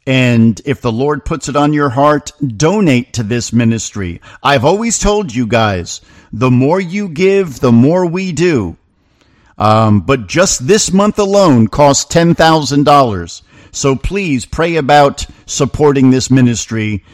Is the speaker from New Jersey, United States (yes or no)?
yes; New Jersey, United States; In New Jersey, my home state of New Jersey